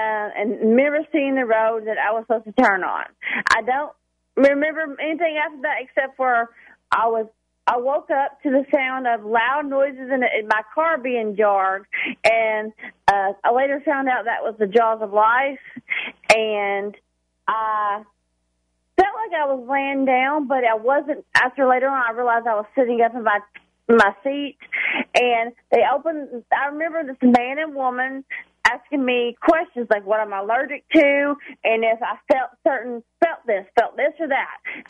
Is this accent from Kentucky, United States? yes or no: yes; Kentucky, United States; now in Cloverport, United States; Well, I live in Cloverport, Kentucky now, so that's where I'm at, but I grew up in good old Butler County.